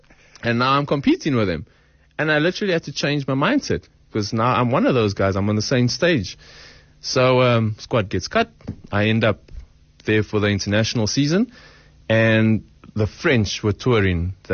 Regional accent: Boksburg, Gauteng, South Africa; Exactly. Yeah. I'm just lighty from Boxburg. That's all I am.

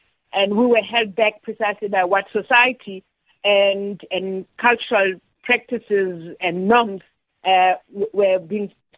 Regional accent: Welkom, Free State, South Africa; I grew up in the Free State in Welkom. You know, parents who were so-called middle class at the time because they were teachers. It was a teacher and a nurse

